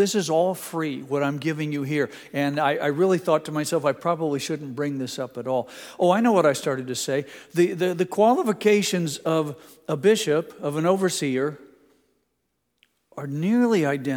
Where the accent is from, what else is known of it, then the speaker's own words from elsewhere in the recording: Indianapolis, Indiana, United States; born there; I tell people that I was born in Indianapolis at Methodist Hospital, and as soon as I realized my mistake, I had my parents take me to a Baptist church.